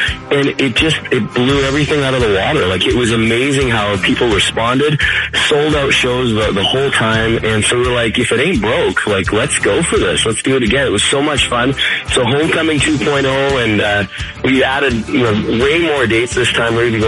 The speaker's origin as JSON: {"language": "English", "country": "Canada", "lives_now": "Nashville, United States", "said": "You know, we're both from Canada, both have some Alberta roots, both ended up in Nashville having success"}